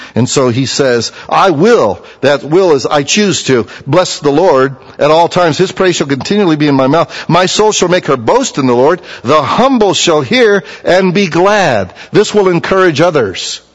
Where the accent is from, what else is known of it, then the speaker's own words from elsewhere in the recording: United States; That's because we're American, we don't know how to, from our hearts, praise.